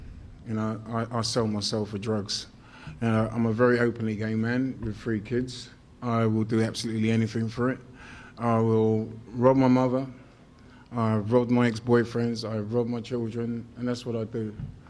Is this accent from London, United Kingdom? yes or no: yes; London, United Kingdom; I'm from South London, I live in Brixton